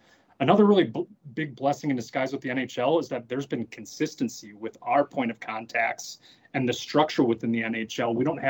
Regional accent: United States; first language American Sign Language; And then there are quotas with children of deaf adults, which I am, and my first language being American Sign Language.

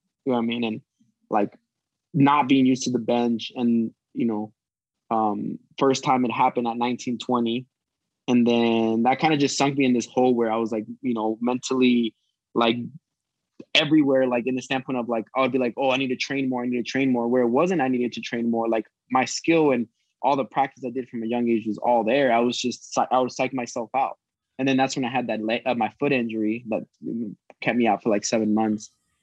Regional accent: Oregon, United States; You know, we're both from Oregon.

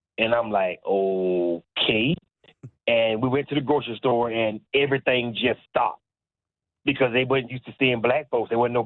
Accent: South Carolina, United States; now in Toronto, Canada; Because he's from down in Miami, and I'm from South Carolina, so we both from the South, so we pretty much stick to, it's a cultural thing.

